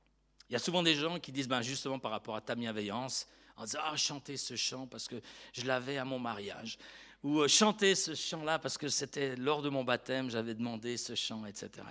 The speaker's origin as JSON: {"language": "French", "country": "Switzerland", "lives_now": "France", "said": "je suis suisse, mais quelque part je suis français d'adoption"}